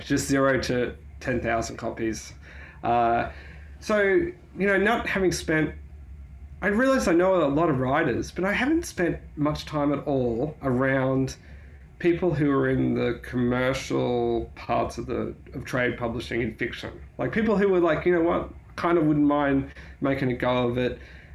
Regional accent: Queensland, Australia; I'm from Queensland.

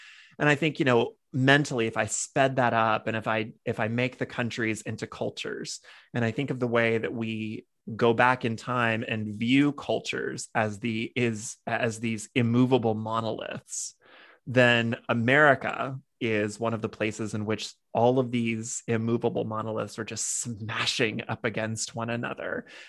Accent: West Virginia, United States; like my dad's whole dad's side of the family is from West Virginia, like up in a holler in West Virginia. So like that Appalachian granny stuff is for real, real.

